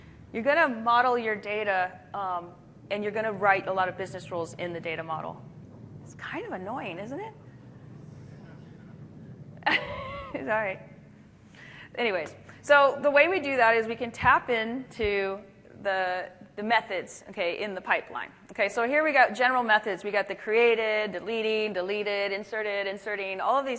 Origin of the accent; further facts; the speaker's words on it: California, United States; I'm from California.